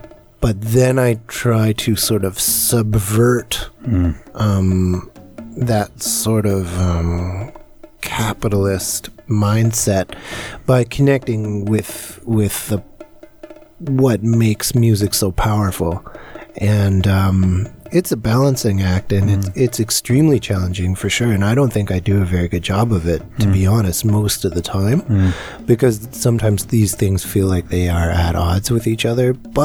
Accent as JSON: {"language": "English", "region": "British Columbia", "country": "Canada", "tie": "born or raised there", "said": "I grew up on Kootenay Lake on the East Shore, which is really rural."}